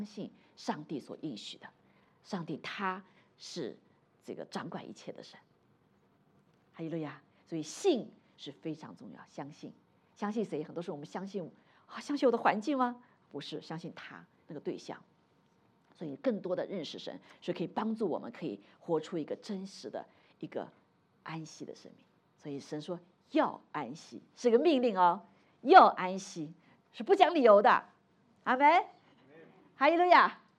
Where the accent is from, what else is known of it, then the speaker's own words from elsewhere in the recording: China; 你承认，我们中国人有个难处，不承认我们错，对不对？